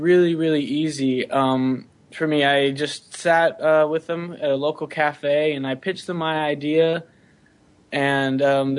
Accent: California, United States; I grew up in West County. As many may know, it's a hotbed for environmental issues and discussion.

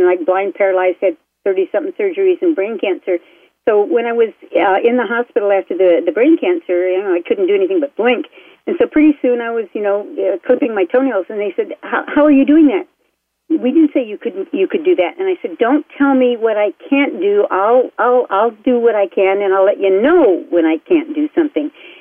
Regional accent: Japan; English is a second language; I was raised in Japan after the war and I couldn't speak English till I was like 5 or 6

